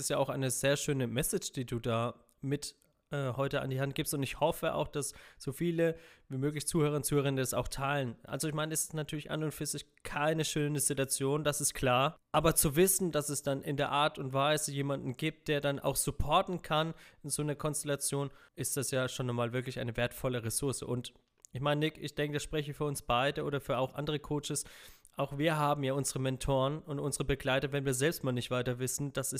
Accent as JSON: {"language": "German", "town": "Freiburg", "region": "Baden-Württemberg", "country": "Germany", "said": "ich komme halt jetzt nicht aus der Ecke Hamburg, sondern ich komme halt eher aus der Ecke Freiburg."}